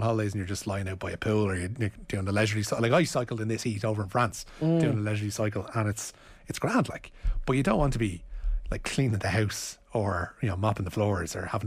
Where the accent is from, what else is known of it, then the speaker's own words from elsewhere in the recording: Ireland; Well, we're Irish. We have to talk about the weather.